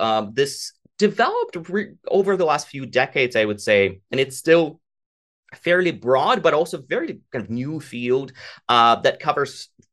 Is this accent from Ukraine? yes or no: yes; Odesa, Odesa Oblast, Ukraine; I grew up in Ukraine, in Odessa, on the Black Sea coast. And I have family ties with both in both Ukraine and Russia.